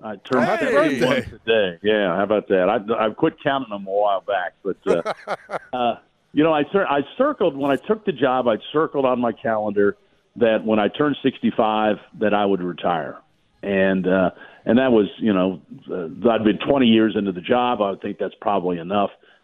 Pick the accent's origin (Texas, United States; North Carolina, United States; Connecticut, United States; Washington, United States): Texas, United States; Dallas; born there; I was born in Dallas, and so I always wanted to call a game at Texas